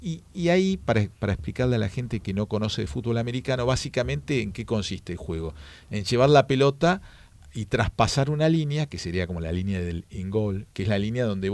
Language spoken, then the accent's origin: Spanish; Argentina; veo un poco lo que somos los argentinos y cómo estamos.